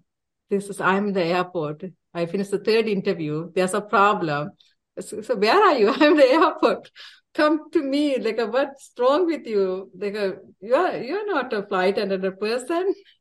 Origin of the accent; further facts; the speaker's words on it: Sri Lanka; English is a second language; I said, I am from Sri Lanka and the Tamil community, but if another person not in Sri Lankan, I could join